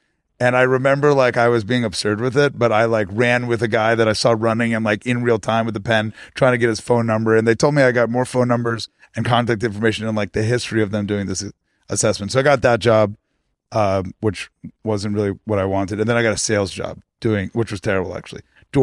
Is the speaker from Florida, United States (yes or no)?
yes; Florida, United States; So, you know, I grew up in South Florida. My dad's an entrepreneur.